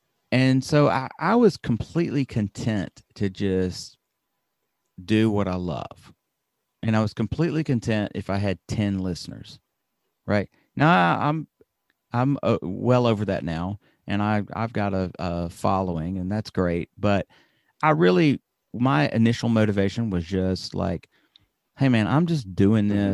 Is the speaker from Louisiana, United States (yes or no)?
no; Alabama, United States; I grew up in Alabama. You might be able to hear a little bit of my accent. I try to turn it down.